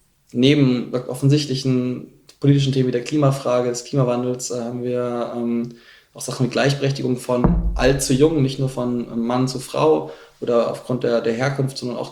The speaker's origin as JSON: {"language": "German", "town": "Munich", "region": "Bavaria", "country": "Germany", "said": "Ich komme aus München"}